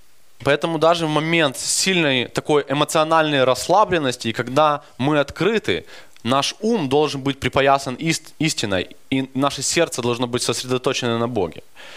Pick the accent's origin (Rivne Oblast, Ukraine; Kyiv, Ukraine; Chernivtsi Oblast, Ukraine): Rivne Oblast, Ukraine; Rivne; поскольку я живу-то недалеко, я сам из Ровно, я остался еще на одну ночь.